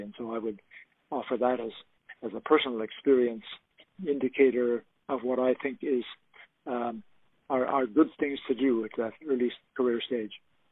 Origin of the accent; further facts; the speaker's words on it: Canada; as well as Canada, which is my home country